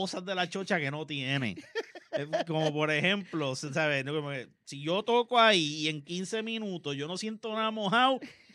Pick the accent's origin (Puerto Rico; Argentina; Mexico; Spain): Puerto Rico; yo soy puertorriqueño porque nací en Puerto Rico.